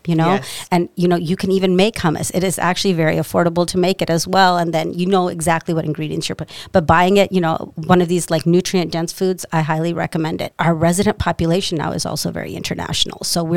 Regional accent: India; You know, eating like, you know, I'm Indian, so eating like dal, which is like a lentil with rice, is like such a comfort food for us.

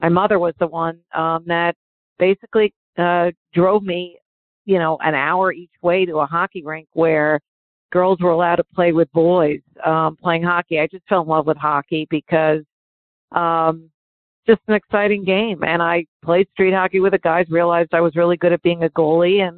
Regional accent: New York, United States; also born or lived in Long Island; Well, honestly, growing up in New York, and my dad was a big influence, just watch games with him.

